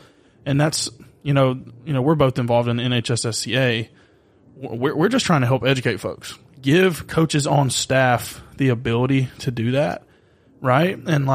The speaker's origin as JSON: {"language": "English", "town": "Auburn", "region": "Alabama", "country": "United States", "tie": "born or raised there", "said": "I'm from the South, baseball, like, because I grew up around Auburn and my dad went to Auburn."}